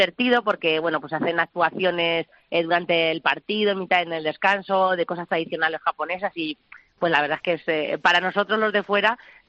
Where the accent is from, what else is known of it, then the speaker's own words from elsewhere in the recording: Fuente del Espino de Haro, Castilla-La Mancha, Spain; now in Japan; Estoy en España. Estoy en Fuente del Espino de Aro, mi pueblo en Cuenca. Llegué hace ya varias semanas, el 30 de noviembre, o sea que ya llevo por aquí varios días.